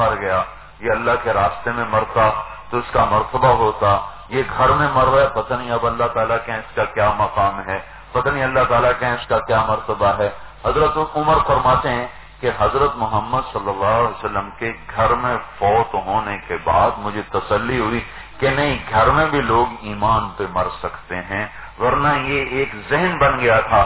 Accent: Multan, Punjab, Pakistan; میرا ضلع ملتان بنتا ہے.

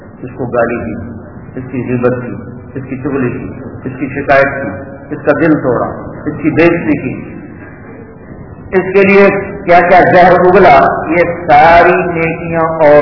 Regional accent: Punjab, Pakistan; تو ان کی ایک جماعت میرے گاؤں میں آئی, تو لمبا میں ضلع خانوال میں

